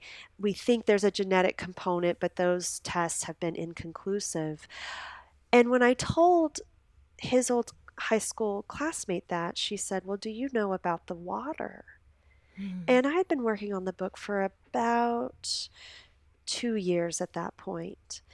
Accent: Lubbock, Texas, United States; And when I very first Googled PFAS Air Force Texas, my hometown, Lubbock, and the now shuttered Air Force Base of Reese was the first site to come up.

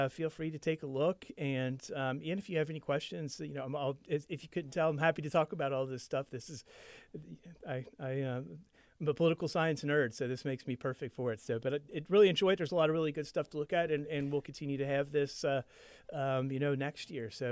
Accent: Kentucky, United States; Again, I grew up in Kentucky

